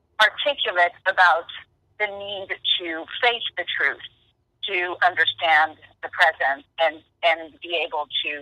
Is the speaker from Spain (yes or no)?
no; France; English is a second language; now in New York, United States; Yes. Mm-hmm. I've been here since 95. I came here from Europe, from France.